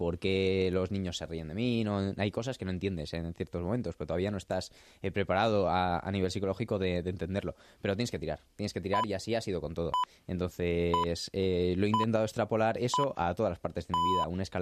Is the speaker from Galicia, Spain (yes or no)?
no; Canary Islands, Spain; born there; yo nací en Canarias